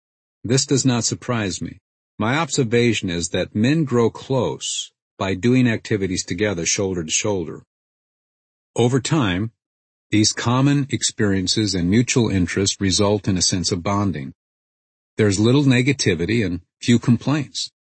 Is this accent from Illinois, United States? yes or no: yes; Peoria, Illinois, United States; I can remember that as a boy growing up in Peoria, Illinois, I would often ride my bike up and down the street.